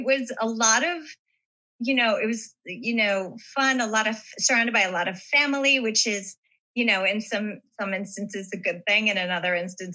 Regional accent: Las Vegas, Nevada, United States; So I grew up as a performer. I grew up in Vegas and I always, dancing was my like first love.

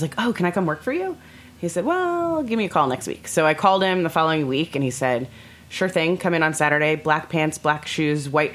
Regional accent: Orlando, Florida, United States; now in New York, United States; I grew up in Orlando, Florida, and chef-driven restaurants weren't as big of a thing as they are here in New York.

